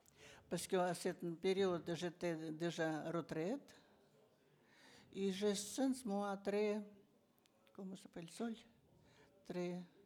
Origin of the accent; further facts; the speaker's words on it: Barnaul, Altai Krai, Russia; French is a second language; moved away as an adult; now in France; Je viens de Russie, de Sibérie, de région Altaï, de ville Barnaul. Je viens en France en 2007